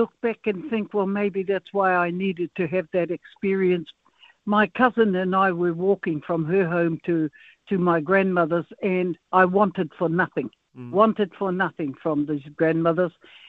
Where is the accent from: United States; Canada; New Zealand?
New Zealand; Takapuna, Auckland; I attended Takapuna Grammar, and then I was taken from Takapuna Grammar to Northcote College in these different homes that I was placed in.